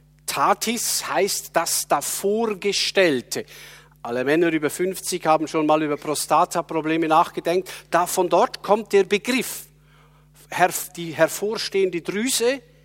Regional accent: Switzerland; ich habe hier eine Zürcher Bibel als Schweizer

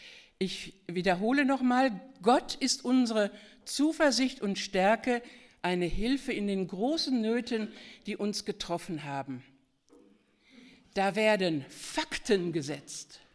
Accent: Altena, North Rhine-Westphalia, Germany; Ich habe auf meinem Notebook als Hintergrund die Burg von Altena, da bin ich früher in der Stadt zur Schule gegangen

